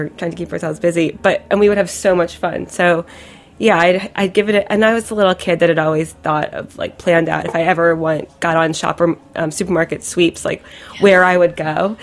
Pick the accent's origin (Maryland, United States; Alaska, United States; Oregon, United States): Maryland, United States; I'm from Maryland, so we have like boardwalk fries.